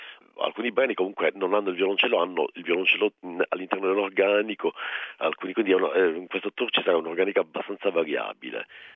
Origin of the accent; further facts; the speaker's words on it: Palermo, Sicily, Italy; now in Milan, Italy; dato che io sono siciliano. Sono nato a Palermo, anche se sto a Milano, comunque sono nato a Palermo.